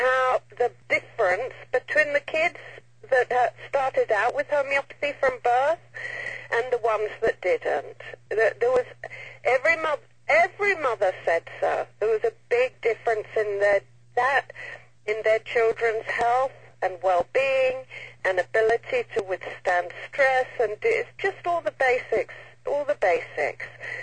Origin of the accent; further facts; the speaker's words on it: United Kingdom; I'm a British homeopath